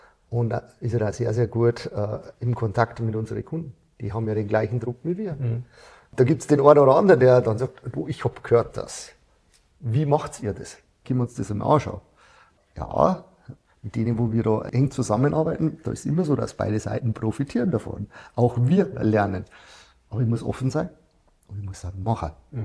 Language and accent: German; Bavaria, Germany; ich komme aus Niederbayern